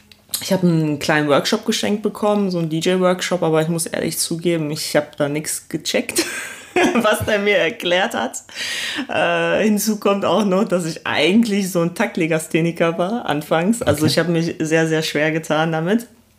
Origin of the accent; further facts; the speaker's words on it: Essen, North Rhine-Westphalia, Germany; also born or lived in Poland; now in Cologne, Germany; Ich komme aus Köln, gebürtig bin ich aus Polen, falls das jemand interessiert. Aufgewachsen bin ich im Ruhrpott in Essen